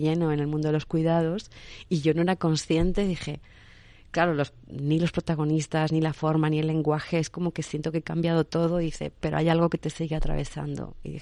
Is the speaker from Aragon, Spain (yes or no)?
no; Logroño, La Rioja, Spain; also born or lived in Argentina; Es verdad que yo mi mayor tiempo fue en Argentina, pero y es verdad que yo soy de Logroño, de un pueblo chico en La Rioja